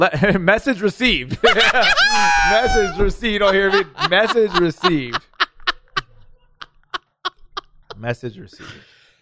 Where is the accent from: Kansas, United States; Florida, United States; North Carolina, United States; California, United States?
California, United States; I had problems because I grew up in San Gabriel Valley. Shout out to my Chinese, Vietnamese.